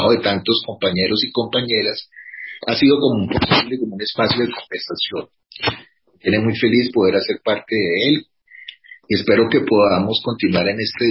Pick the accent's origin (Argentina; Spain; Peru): Spain; born there; Yo nací en España, de una familia, mi madre es española, mi padre colombiano.